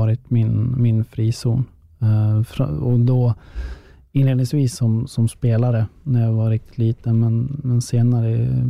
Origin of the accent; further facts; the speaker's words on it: Västerås, Västmanland County, Sweden; en av spelarna i Västerås då, där jag kommer ifrån